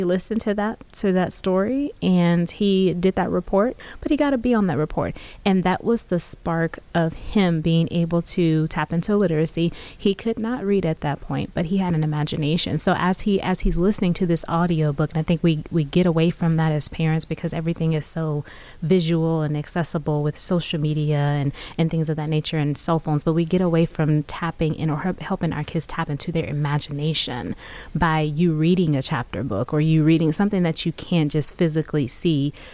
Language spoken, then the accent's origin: English; Houston, Texas, United States; back in where we grew up in Houston